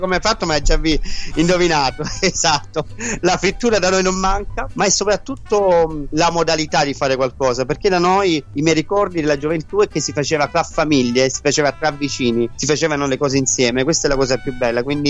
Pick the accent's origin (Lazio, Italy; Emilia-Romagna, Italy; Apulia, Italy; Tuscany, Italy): Apulia, Italy; Mesagne; Per cui grazie per seguirmi a Mesagne, mia città natale, una cittadina straordinaria come tantissimi posti d'Italia